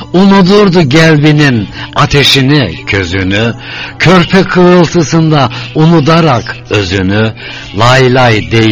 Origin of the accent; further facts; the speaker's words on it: Fethiye, Muğla, Turkey; Ben de Türkiye'den, Fethiye'den Azerbaycan'a, tüm dostlara